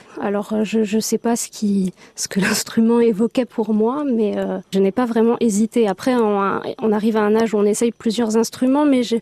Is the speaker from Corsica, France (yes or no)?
yes; Pioggiola, Corsica, France; Je suis de Pioggiola